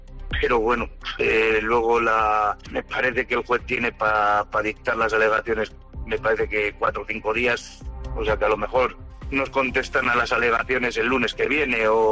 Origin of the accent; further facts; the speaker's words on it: Soria, Castile and León, Spain; en los San Juanes, que somos de Soria